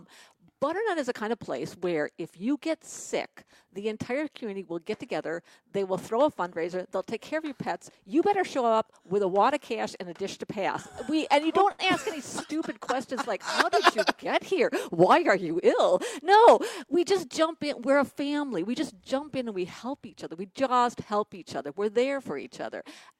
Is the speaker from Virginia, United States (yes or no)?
no; Milwaukee, Wisconsin, United States; also born or lived in Sturgeon Bay / Madison; I grew up in Milwaukee.